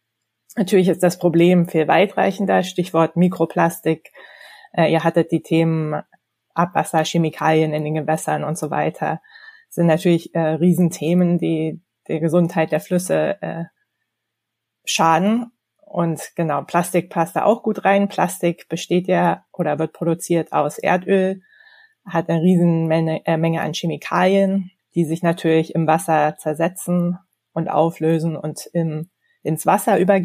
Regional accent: Berlin, Germany; Bin nach vielen Jahren im Ausland und an den Küsten und auf dem Meer durch Corona wieder in Berlin, in meiner Heimatstadt, gelandet

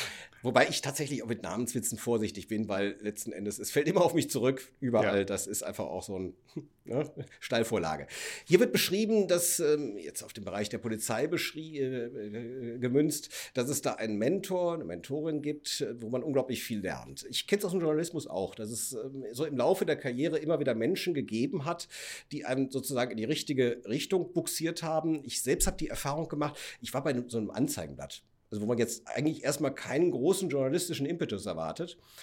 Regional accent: Cologne, North Rhine-Westphalia, Germany; ich komme aus Köln

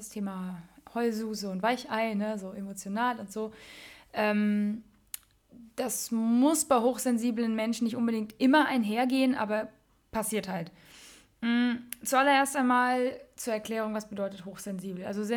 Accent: Mainz, Rhineland-Palatinate, Germany; ich bin eine Mensa-Mädche und groß geworden in der Mensa-Fasnacht

